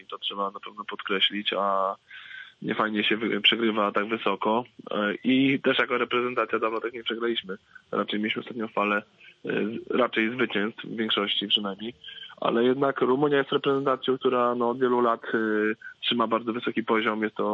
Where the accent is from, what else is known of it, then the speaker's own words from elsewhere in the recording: Pomeranian Voivodeship, Poland; jestem z Trójmiasta